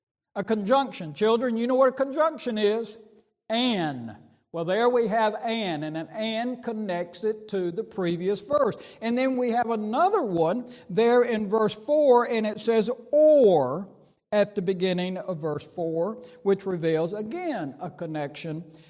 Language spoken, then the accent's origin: English; Laurel, United States; I also remember an individual in my hometown of Laurel.